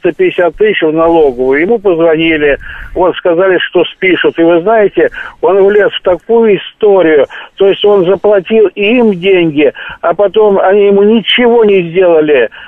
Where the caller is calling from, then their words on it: Moscow Oblast, Russia; из Подмосковья.